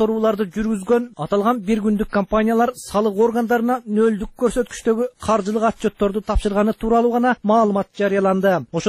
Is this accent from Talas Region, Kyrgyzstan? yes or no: no; Bishkek, Kyrgyzstan; born there; also born or lived in Russia; Мен мурдагы Фрунзе шаарында 1964 жылы төрөлгөм, бирок өмүрүмдүн көбүн Орусияда жашадым десем болот.